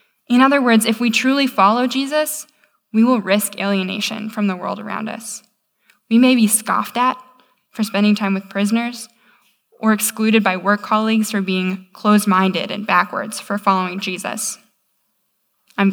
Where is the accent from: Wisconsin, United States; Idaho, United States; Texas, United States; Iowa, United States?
Iowa, United States; I'm from Iowa, so weather is like something we talk about all the time.